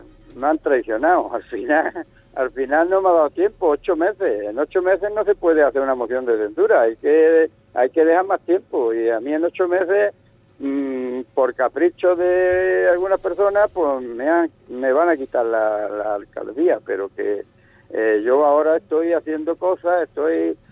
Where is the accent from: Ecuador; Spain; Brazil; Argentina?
Spain; Cómpeta, Andalusia; el pueblo de Cómpeta me conoce a mí, todos los esfuerzos y todas las cosas que he hecho yo por mi pueblo